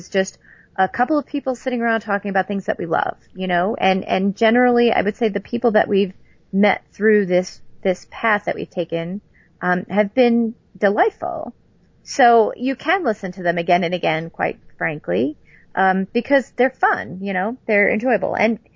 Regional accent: New York, United States; I'm from New York, so what can I say?

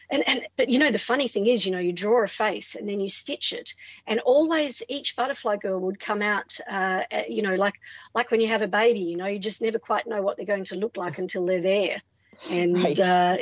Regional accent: Adelaide, South Australia, Australia; I'm so lucky that I grew up in Adelaide

